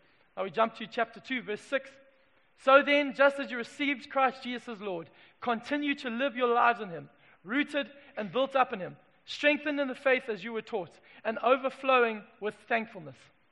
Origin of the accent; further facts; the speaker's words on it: Zimbabwe; now in Durban, South Africa; I moved from Zimbabwe across the Limpopo to Durban, and a whole new world opened up for me.